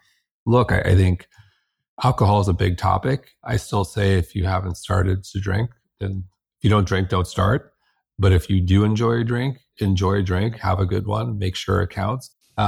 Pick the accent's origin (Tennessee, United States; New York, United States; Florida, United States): New York, United States; Manhasset; I lived in a town where that was part of the culture. I grew up in Manhasset, Long Island.